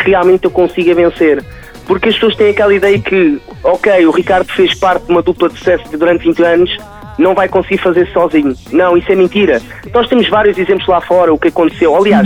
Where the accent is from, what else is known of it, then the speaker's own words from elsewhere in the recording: Lisbon, Portugal; de Lisboeta, sou da Moraria, de um bairro típico de Lisboa.